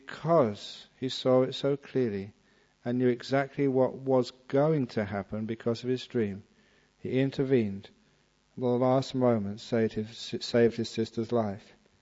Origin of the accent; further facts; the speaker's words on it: England, United Kingdom; moved away as an adult; also born or lived in Thailand; He was a monk from the United States. I was from England. But we were friends together.